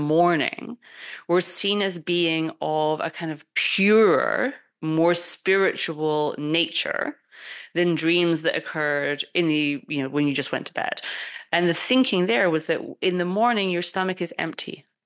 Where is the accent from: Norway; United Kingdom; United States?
United Kingdom; So I, as a British person, really believe in my heart of hearts that cheese gives me strange dreams.